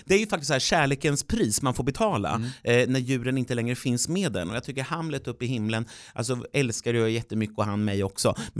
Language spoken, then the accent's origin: Swedish; Örebro, Örebro County, Sweden; Örebro där jag kommer ifrån